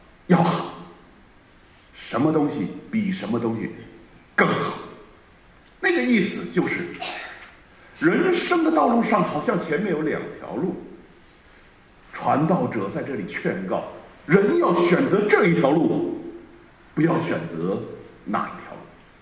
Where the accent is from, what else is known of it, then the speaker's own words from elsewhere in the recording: China; 我说是啊是啊是啊，我们中国人非常会吃